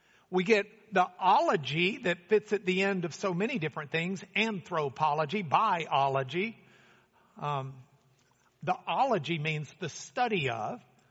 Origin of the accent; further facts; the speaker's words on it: Lubbock, Texas, United States; if you pronounce it the way we grew up pronouncing it in Lubbock.